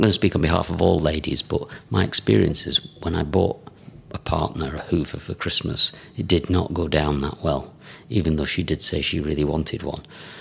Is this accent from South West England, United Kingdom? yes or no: no; Scotland, United Kingdom; I am Scottish, yeah.